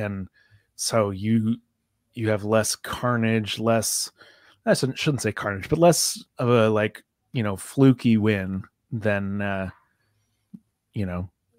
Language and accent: English; Canada; So I mean, I'm Canadian, so I haven't, but that's fine.